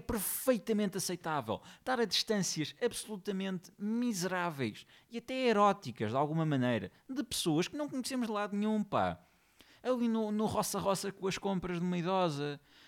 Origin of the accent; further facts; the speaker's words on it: Covilhã, Centro, Portugal; Eu venho da Covilhã. Na Covilhã, a hora de ponta envolve três carros, pá.